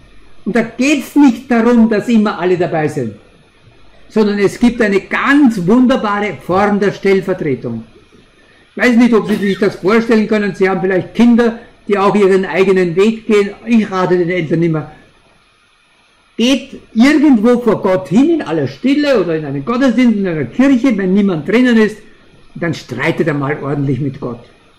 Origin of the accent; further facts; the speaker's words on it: Upper Austria, Austria; auch bei uns in Österreich, da oben im Mühlviertel bin ich groß gewachsen bei den Prämonstratenern.